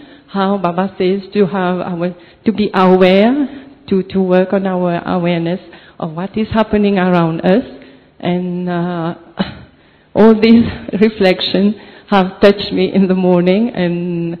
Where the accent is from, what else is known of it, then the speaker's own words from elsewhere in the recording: Mauritius; from Mauritius.